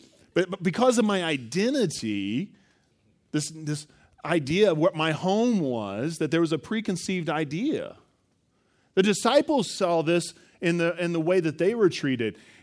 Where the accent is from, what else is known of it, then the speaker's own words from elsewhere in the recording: Evansville, Indiana, United States; I'm from Evansville. I'm from Indiana.